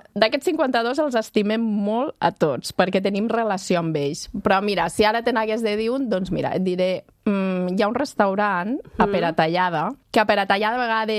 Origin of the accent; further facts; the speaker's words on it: Lleida, Catalonia, Spain; I jo, que sóc de Lleida, doncs he passat tots els meus estius a la Vall de Boí.